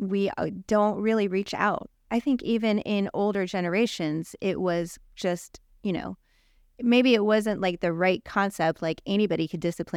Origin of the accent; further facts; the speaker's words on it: St. Petersburg, Florida, United States; also born or lived in New York, United States / Tarpon Springs, United States / Pinellas Park, United States; I was born in St. Petersburg. I spent a little time in New York and then came back to Tarpon in fifth grade and then back to Pinellas Park in 19. I was in Pinellas Park for 20 years.